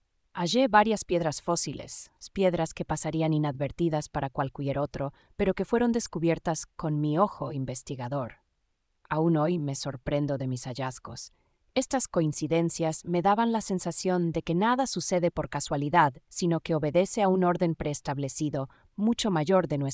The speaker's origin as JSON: {"language": "Spanish", "town": "Valencia", "region": "Valencian Community", "country": "Spain", "tie": "born or raised there"}